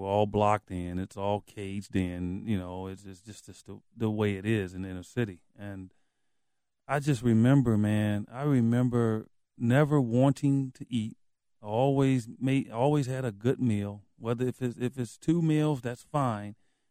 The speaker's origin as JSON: {"language": "English", "town": "Chicago", "region": "Illinois", "country": "United States", "tie": "born or raised there", "said": "I grew up in Cabrini Green, which at the time was the worst housing project in the country."}